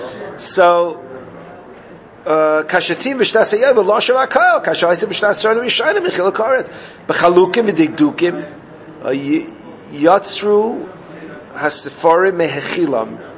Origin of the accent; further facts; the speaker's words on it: Borough Park, New York, United States; I grew up in Borough Park. We had Italians across the driveway.